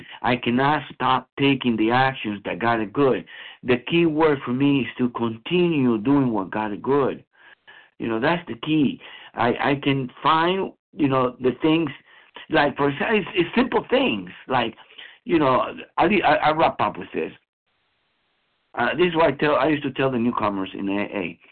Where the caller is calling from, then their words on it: San Bernardino, California, United States; I'm calling from San Bernardino, California.